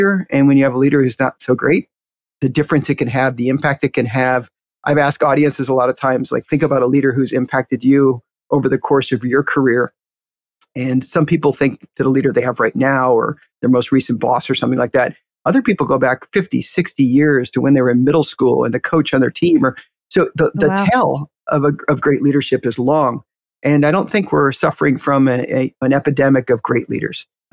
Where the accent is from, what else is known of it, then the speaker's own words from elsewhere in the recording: Chicago, Illinois, United States; I grew up on the south side of Chicago, about 138th and South State Street. Youngest of five kids.